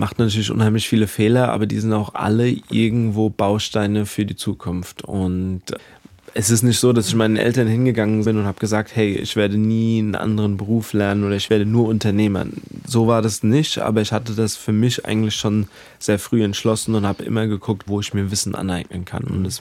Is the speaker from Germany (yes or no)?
yes; Mainz, Rhineland-Palatinate, Germany; also born or lived in India / Dubai; Ich bin mit 16 nach Mainz zurückgekommen, habe dort mein Abitur im Frauenlob-Gymnasium gemacht